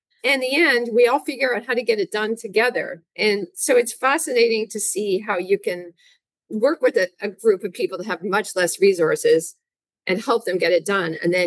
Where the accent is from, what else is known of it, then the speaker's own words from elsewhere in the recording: Toronto, Ontario, Canada; moved away as an adult; now in United States; because my undergraduate and my medical school, my residency, were all in the United States, though I grew up in the Toronto area. And so then I went back to Canada for my fellowship, and then I started working at McMaster.